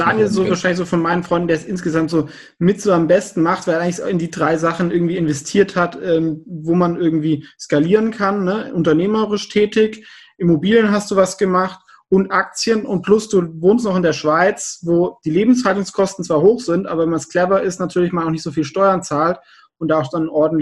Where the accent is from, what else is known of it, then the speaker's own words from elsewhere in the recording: Germany; Aber es ist halt auch, es ist Ausland, das muss man halt schon wissen als Deutscher.